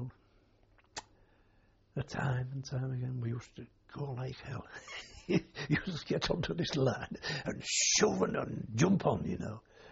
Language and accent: English; United Kingdom; we used to have some being British